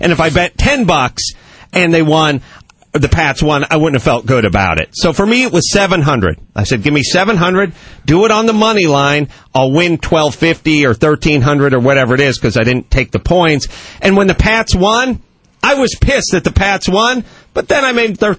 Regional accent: North Hollywood, California, United States; I have guys I've known for 30-something years who I still hang out with because I grew up here in North Hollywood.

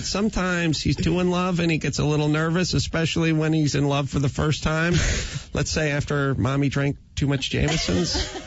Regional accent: North Hollywood, California, United States; Let me tell you this. I grew up in North Hollywood.

